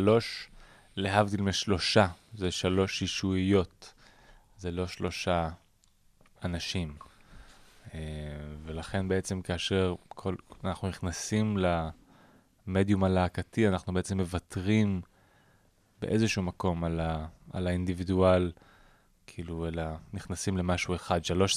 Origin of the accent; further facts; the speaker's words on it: Jerusalem, Jerusalem District, Israel; הם מנצ'סטר, אנחנו מירושלים, זה קצת דומה במובן מסוים